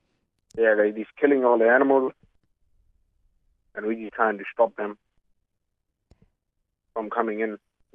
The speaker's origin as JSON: {"language": "English", "town": "Joy Spring", "region": "Western Australia", "country": "Australia", "said": "I'm a Gooniandi ranger. And I'm from Joy Spring, they call it 8 Mile."}